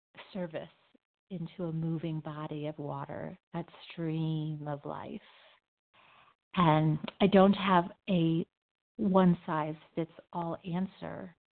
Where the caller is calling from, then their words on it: Denver, Colorado, United States; I'm calling from Denver, Colorado.